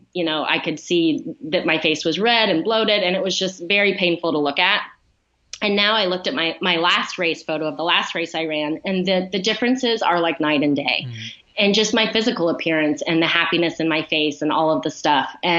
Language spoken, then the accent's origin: English; Ohio, United States; But where I grew up in Ohio, there weren't a lot of running trails or sidewalks. And it just wasn't a very, commuter friendly, I guess, place to live. And like I said, when I moved out here